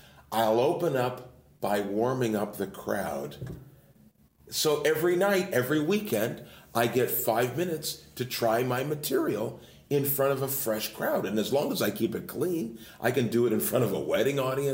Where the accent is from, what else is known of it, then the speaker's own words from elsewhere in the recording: London, Ontario, Canada; when I first saw a stand-up show just outside of my hometown, which is in London, Ontario